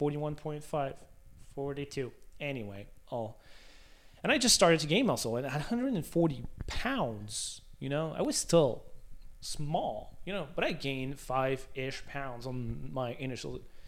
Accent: Canada; I'm Canadian, you know, played hockey, was very active

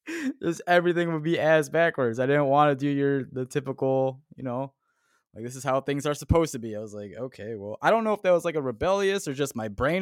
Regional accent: Chicago, Illinois, United States; Oh, you're my neighbor. All right. I'm from Chicago.

